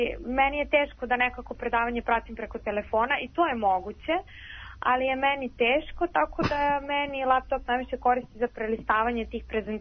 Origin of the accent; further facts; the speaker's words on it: Paraćin, Šumadija and Western Serbia, Serbia; ja sam iz Paraćina i onda, naravno, ovde nije svo moje društvo.